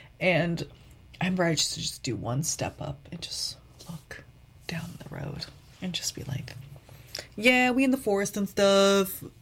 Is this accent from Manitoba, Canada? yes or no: no; Toronto, Ontario, Canada; growing up in Toronto.